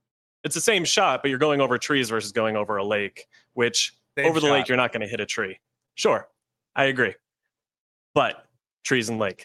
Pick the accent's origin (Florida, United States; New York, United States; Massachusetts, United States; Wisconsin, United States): Massachusetts, United States; Boston; I'm from Boston. I played Maple Hill a lot.